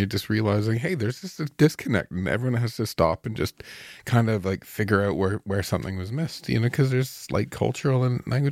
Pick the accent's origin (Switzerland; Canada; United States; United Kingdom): Canada; as a Canadian